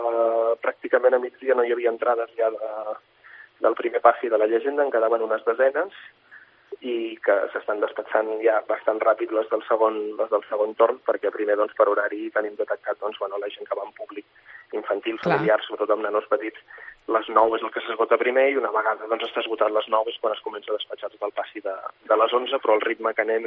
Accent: Montblanc, Catalonia, Spain; Que els que som d'aquí, clar, ho vivim d'una manera, doncs, molt especial

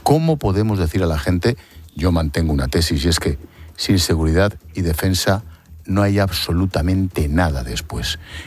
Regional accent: Spain; Como militar, como español y europeo, menos mal que aquel referéndum salió que sí

